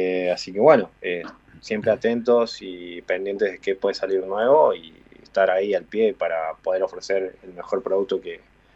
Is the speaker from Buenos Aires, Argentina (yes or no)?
no; Catamarca, Argentina; now in Córdoba, Argentina; Sí, ambos estamos en Córdoba estudiando, pero los dos sí somos oriundos de Catamarca.